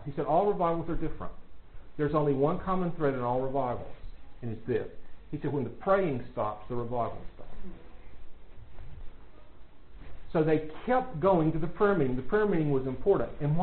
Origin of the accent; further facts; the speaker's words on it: United States; I grew up in America hearing how terrible communism is.